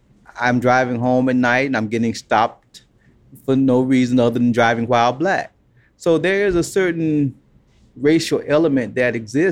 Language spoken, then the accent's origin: English; Alabama, United States; growing up in Alabama, even when I went back to Alabama, there were certain signs and symbols that you knew.